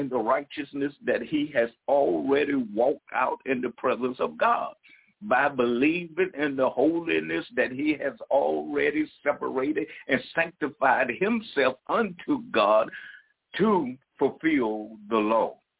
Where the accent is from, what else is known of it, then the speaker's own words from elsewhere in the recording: Georgia, United States; I'm from Georgia, and they used the word passed away when somebody, you know, go to heaven.